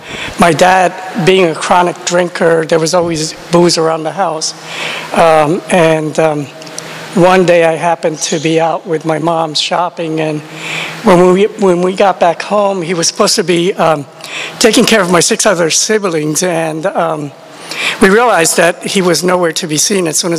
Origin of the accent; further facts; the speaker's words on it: New York City, New York, United States; At the time, you know, growing up, I grew up in New York City. I don't remember ever hearing about AA. I didn't find out about AA till I was in Florida.